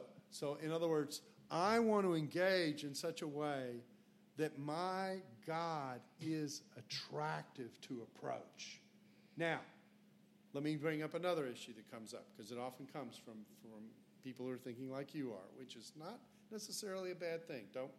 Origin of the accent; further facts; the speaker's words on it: Texas, United States; Okay, now I grew up in the 60s. Okay, and I grew up in Texas in the 60s.